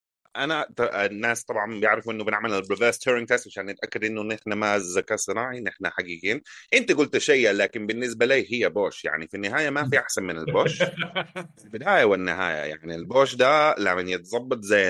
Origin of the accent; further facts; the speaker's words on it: Sudan; لكن طبعا احنا الاثنين سودانيين